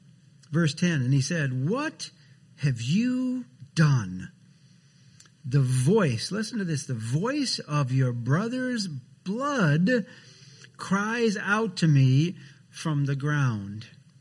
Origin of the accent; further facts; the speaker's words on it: Wisconsin, United States; where I grew up in Wisconsin, had quite a number of Norwegians and Swedes, but we also had a rather large German immigrant population in central Wisconsin.